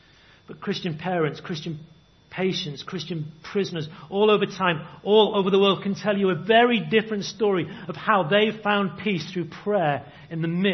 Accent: Wales, United Kingdom; I was brought up in the Vale of Llangollen, and we used to have a mist that would descend into the valley.

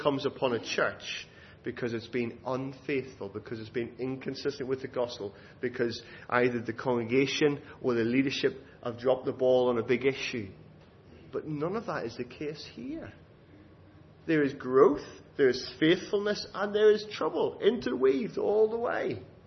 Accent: England, United Kingdom; But where I'm from, there's a different culture in England.

